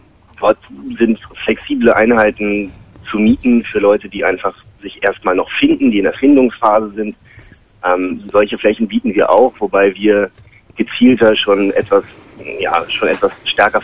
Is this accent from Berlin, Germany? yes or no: yes; Berlin, Germany; Ich bin Berliner persönlich.